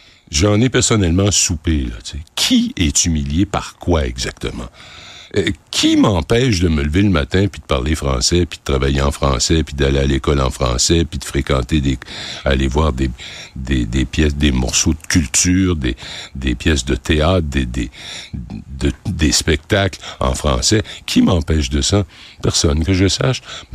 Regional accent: Rimouski, Quebec, Canada; quand j'ai grandi à Rimouski, pour des raisons géographiques, essentiellement, on n'avait aucune radio anglophone.

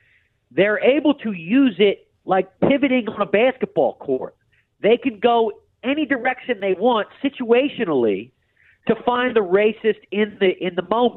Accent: Philadelphia, Pennsylvania, United States; I'm from Philadelphia. I'm sure the audience can hear that.

